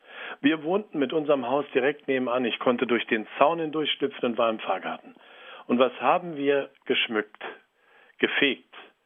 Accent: Berlin, Germany; Ich bin aufgewachsen in Berlin, in der Diaspora, in einer kleinen Gemeinde. Wir hatten eine Notkirche.

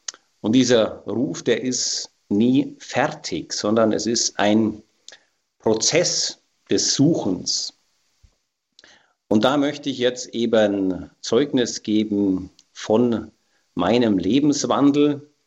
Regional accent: Bavaria, Germany; Ich bin im Allgäu in der Nähe von Kaufbeuern aufgewachsen. Das liegt so zwischen Augsburg und Füssen. Bin jetzt 50 Jahre alt und ganz normal stamme ich aus einer katholischen Familie

